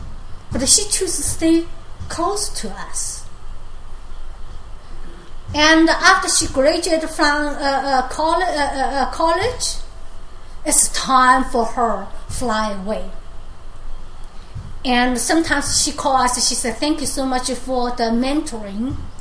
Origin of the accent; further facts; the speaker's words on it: China; English is a second language; You know, I come from China, and grew up in the communist.